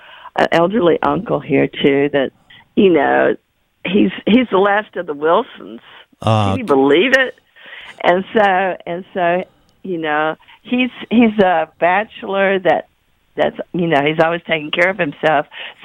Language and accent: English; the South, United States; accent: Southern; they tried to kind of dampen down my Southern accent a little bit.